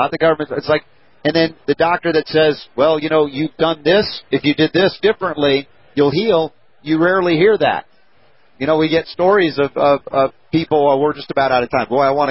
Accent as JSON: {"language": "English", "region": "the South", "country": "United States", "tie": "born or raised there", "said": "I was sort of raised that way, too, but I was raised in the Deep South a lot of my years."}